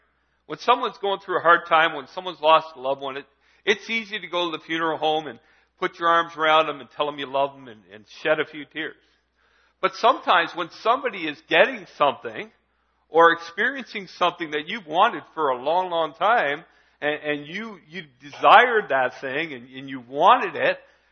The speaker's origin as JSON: {"language": "English", "country": "Canada", "said": "I'm a Canadian. Yeah, I'm proud. I'm Canadian. I was blessed by God to be born in this country."}